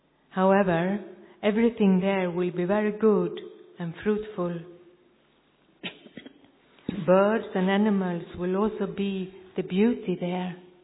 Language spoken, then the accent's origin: English; Copenhagen, Capital Region of Denmark, Denmark; I'm from Brahmakumaris in Copenhagen, Denmark